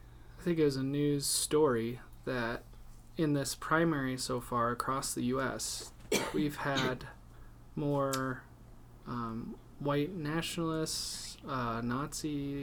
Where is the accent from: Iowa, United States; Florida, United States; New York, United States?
Iowa, United States; I grew up in Northwest Iowa, a little small farming community, 99% white.